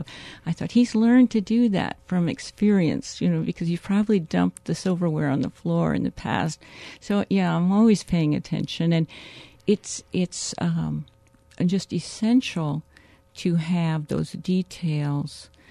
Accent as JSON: {"language": "English", "region": "Iowa", "country": "United States", "said": "I'm from Iowa, and I did go to the workshop, but our lives are very different."}